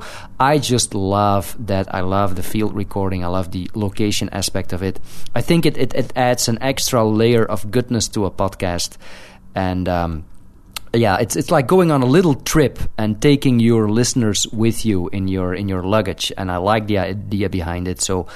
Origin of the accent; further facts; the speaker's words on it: Canada; And I know that I am a Canadian and I am not supposed to say this, and I am supposed to support a local economy